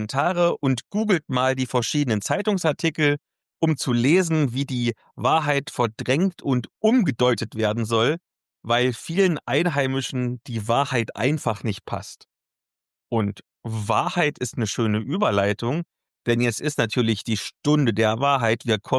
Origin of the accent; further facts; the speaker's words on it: Eisleben, Saxony-Anhalt, Germany; über den aktuellen Zustand meiner Heimatstadt Lutherstadt Eisleben